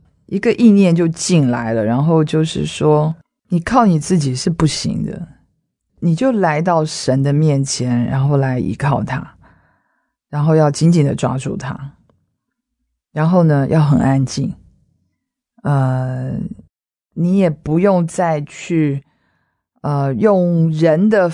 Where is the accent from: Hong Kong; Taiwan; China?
Taiwan; 我们是台湾人